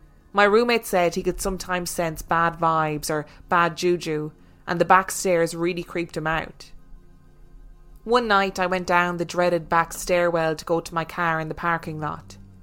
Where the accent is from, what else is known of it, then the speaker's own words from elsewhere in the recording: Alabama, United States; I'm originally from Alabama.